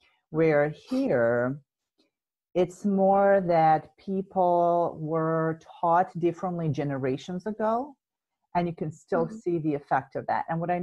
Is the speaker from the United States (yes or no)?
no; Serbia; I am from Serbia. It is a small country in the Balkans. It's in Eastern Europe. When I was born, the country was called Yugoslavia